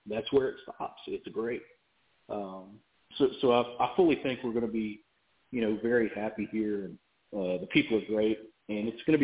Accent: West Virginia, United States; And everywhere I've ever been, and this includes my home state of West Virginia, I always get the answer, well, it's great, but there's always a but.

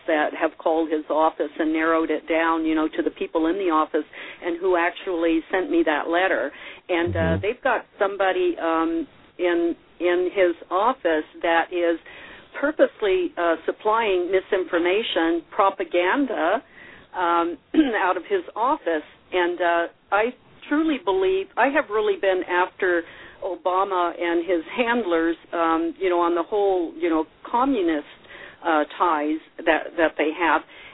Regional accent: Hawaii, United States; And I'm from Hawaii. I picked up on that right away.

